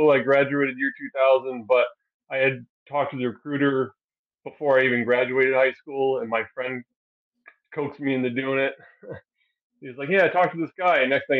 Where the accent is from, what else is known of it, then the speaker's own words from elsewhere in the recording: New York, United States; I grew up in New York State, upstate New York, right up around along the Mohawk River, essentially.